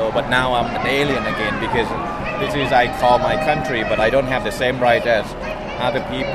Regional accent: Thailand; I'm from Thailand originally, and I have to go through all the immigration thing to legalize myself.

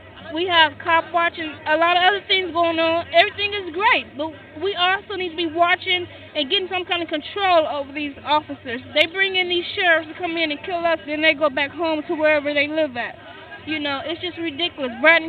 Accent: Compton, California, United States; Compton, California.

